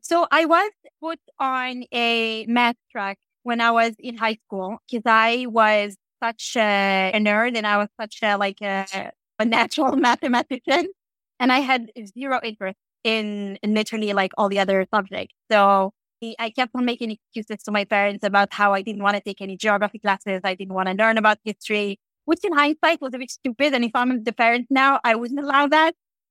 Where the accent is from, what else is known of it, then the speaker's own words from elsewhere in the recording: Paris, Île-de-France, France; also born or lived in Morocco; So I was born in Morocco, actually. I'm originally from Morocco. I grew up in Paris.